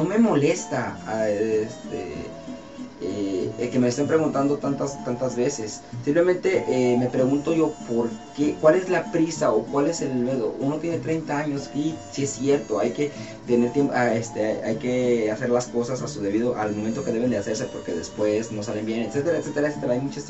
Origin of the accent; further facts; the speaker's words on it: Guadalajara, Jalisco, Mexico; cómo está mi país, cómo está mi terruño por ahí, Guadalajara obviamente, pero pues, México en general, ¿no?